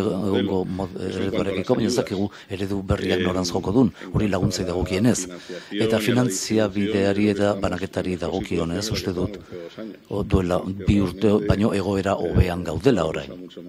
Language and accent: Basque; Spain; aita txiletarra eta ama txiletarra, espainiarra, baina Espainian hazi naiz eta espainiar dut nire burua.